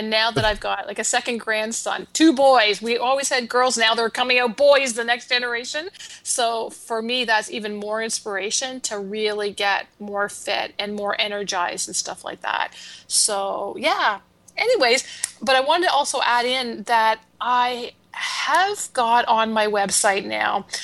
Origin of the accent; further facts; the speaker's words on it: Canada; I'm Canadian, and we say Zed here in Canada.